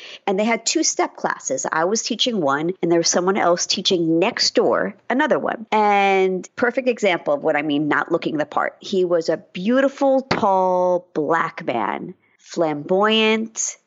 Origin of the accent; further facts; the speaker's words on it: New York, United States; I grew up in New York. My early life was on Long Island. Wasn't a very diverse area.